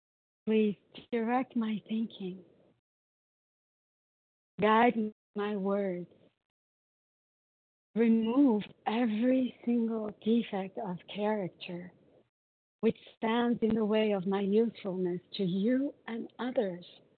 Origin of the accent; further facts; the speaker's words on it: Brazil; I'm from Brazil. I live in São Paulo.